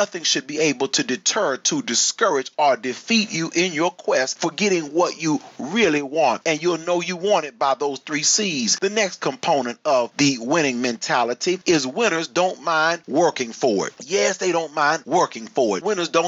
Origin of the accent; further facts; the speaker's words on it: Texas, United States; when I was a kid growing up in Texas